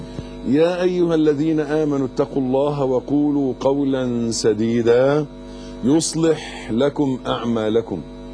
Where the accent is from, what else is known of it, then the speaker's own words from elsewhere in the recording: Egypt; ده بالنسبة لنا احنا كمصريين مشكلة اكبر، يعني لازم نفهمها كلنا كمصريين ان دي مشكلتنا.